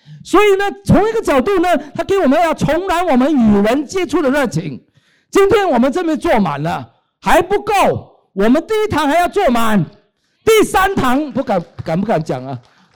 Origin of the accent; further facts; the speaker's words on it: Guangdong, China; 我是广东人